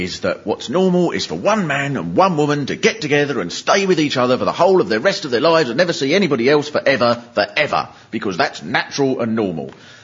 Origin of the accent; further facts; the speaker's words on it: Swanley, South East England, United Kingdom; Because I come from Swanley